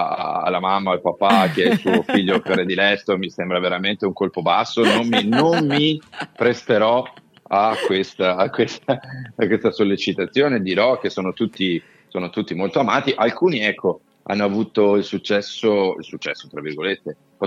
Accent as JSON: {"language": "Italian", "region": "Veneto", "country": "Italy", "said": "e io sono veneto"}